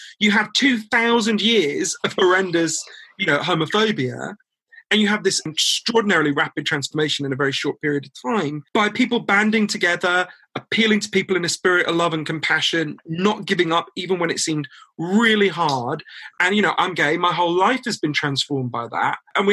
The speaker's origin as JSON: {"language": "English", "country": "United Kingdom", "said": "Yeah, British people, we're not big on enthusiasm."}